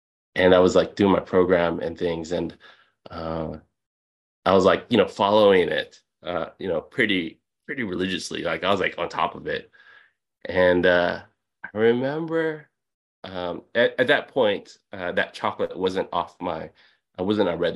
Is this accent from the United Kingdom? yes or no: no; Philippines; I'm a Filipino. I'm the son of immigrants.